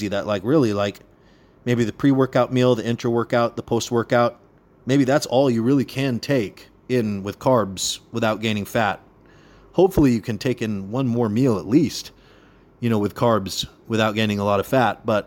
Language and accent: English; California, United States; I grew up in California, which, you know, maybe I wouldn't have felt the way I did if I didn't grow up in California.